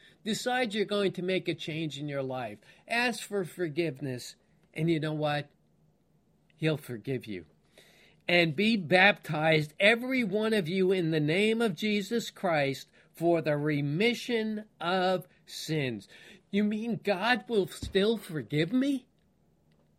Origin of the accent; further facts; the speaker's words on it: Franklin Square, New York, United States; I can testify I went to Polk Street Elementary School. I grew up in Franklin Square, New York.